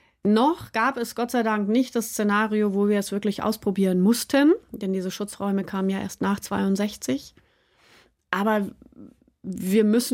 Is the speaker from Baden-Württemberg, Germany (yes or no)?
no; Munich, Bavaria, Germany; now in Schleswig-Holstein, Germany; ich bin keine Bayerin, ich bin Münchnerin. Das ist ein großer Unterschied.